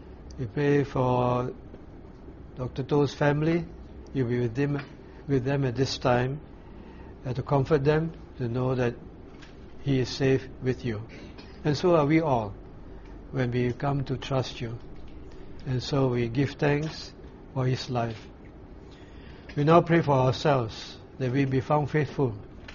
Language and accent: English; Malaysia; I was staying at the Student Christian Center because I came from Malaysia.